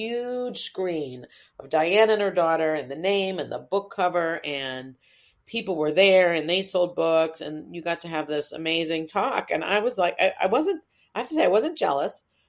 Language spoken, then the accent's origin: English; Westport, United States; you know, I grew up in Westport. I've lived here my whole life.